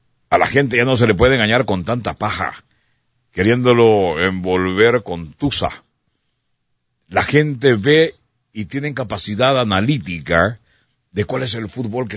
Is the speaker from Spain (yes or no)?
no; Honduras; Si nosotros somos tan hondureños como usted, amigo oyente